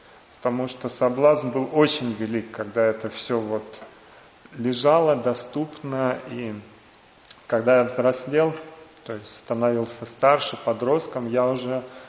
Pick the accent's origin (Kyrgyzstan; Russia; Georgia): Russia; Saint Petersburg; я родился в Санкт-Петербурге, вырос в Санкт-Петербурге, это был тогда Ленинград, это большой город, такой многонаселенный, со всевозможными людьми. То есть я родился в обычной бедной семье, скажем.